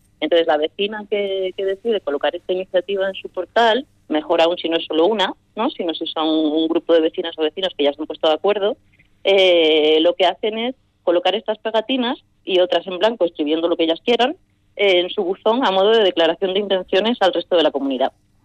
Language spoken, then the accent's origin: Spanish; Seville, Andalusia, Spain; moved away as an adult; yo me crié en una escalera en la que cooperábamos bastante unos con otros. Yo soy sevillana. Ajá. Y me crié allí, vamos, estuve allí hasta los 18 años.